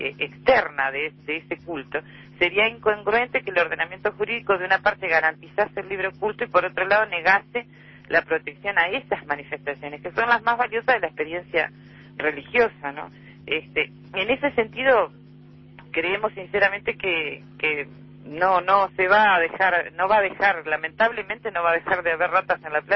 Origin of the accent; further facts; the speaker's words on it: Uruguay; creo que somos uruguayos